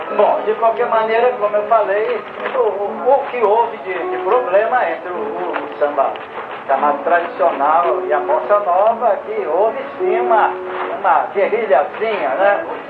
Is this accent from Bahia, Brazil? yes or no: yes; Bahia, Brazil; Eu também sou baiano